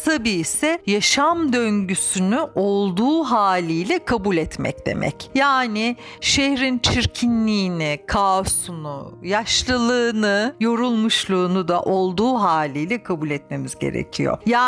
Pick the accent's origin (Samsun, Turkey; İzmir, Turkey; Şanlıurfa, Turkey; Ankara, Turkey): Ankara, Turkey; now in Istanbul, Turkey; Ben Ankaralıyım aslen. İstanbul'a çok geç geldim.